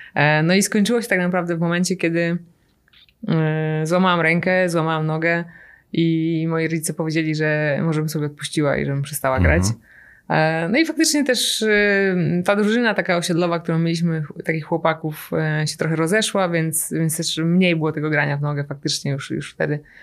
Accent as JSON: {"language": "Polish", "town": "Mosina", "region": "Greater Poland Voivodeship", "country": "Poland", "said": "w takiej fabryce, która się otworzyła w Mosinie, skąd pochodzę."}